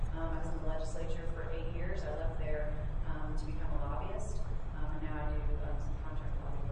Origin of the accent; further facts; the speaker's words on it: Bristow, Oklahoma, United States; I'm from Bristow. I'm a member of the Creek Nation. My family lives in Bristow.